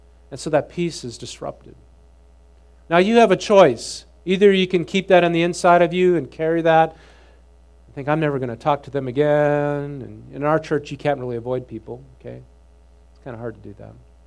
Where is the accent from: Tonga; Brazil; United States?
United States; the North; Okay, I grew up in the North. Well, you know, I didn't witness any of that.